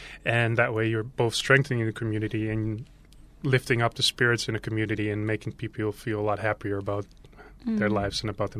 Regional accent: Utrecht, Netherlands; moved away as an adult; No, I'm from the Netherlands. Like you said in the introduction, I'm from Utrecht. I came here 7 months ago.

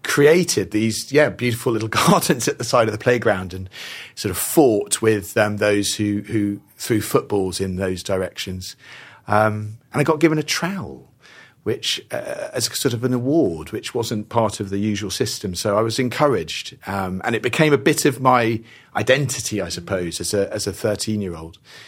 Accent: South West England, United Kingdom; I grew up in Devon.

